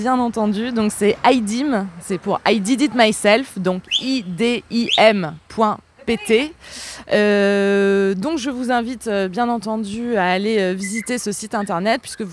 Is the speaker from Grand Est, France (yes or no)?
yes; Strasbourg, Grand Est, France; moved away as an adult; also born or lived in Paris / Cambodia / Vietnam; now in Lisbon, Portugal; ça fait 6 mois que je suis arrivée à Lisbonne. Avant ça, j'étais à Paris, mais je suis originaire de Strasbourg. À Paris, j'ai eu une petite parenthèse de 2 ans et demi à peu près en Asie, donc au Cambodge et au Vietnam.